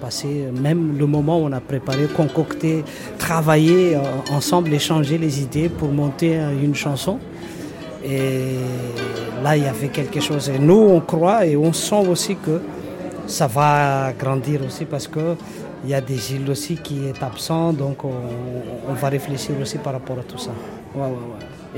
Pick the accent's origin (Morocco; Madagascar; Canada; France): Madagascar; malgré ce qui se passe chez nous, à Madagascar